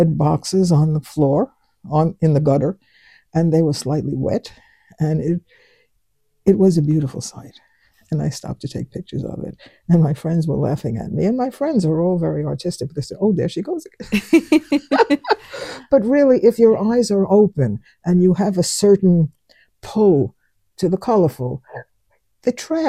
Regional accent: New York, United States; accent: New York; Honey, I'm an American. We talk different. I've been here 40 years, and I still talk like New York.

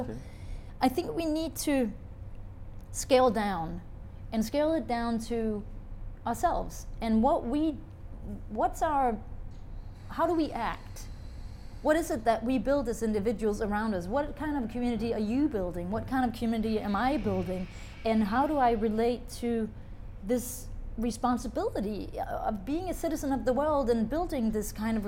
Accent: Denmark; now in France; people probably believe me because I come from Denmark.

